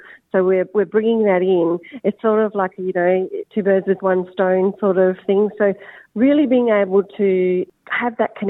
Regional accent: Adelaide, South Australia, Australia; now in Melbourne, Australia; I grew up in Adelaide. I'm a Yankunjara Wirangu Gugutha woman from South Australia, but I moved to Nam probably, I think it's been about 25 years

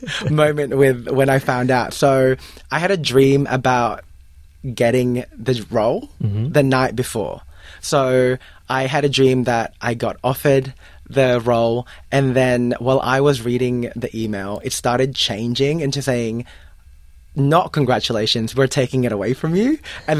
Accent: Philippines; this is the same with you growing up in the Philippines.

